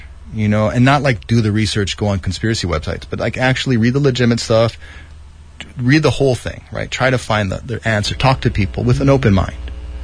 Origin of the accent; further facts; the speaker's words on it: Wailua, Hawaii, United States; I grew up in Wailua. Tahitian prawn and tucanary tilapias whack that place.